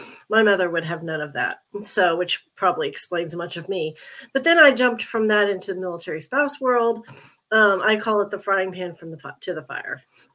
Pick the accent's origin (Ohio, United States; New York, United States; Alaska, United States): Ohio, United States; I grew up in Appalachia in southern Ohio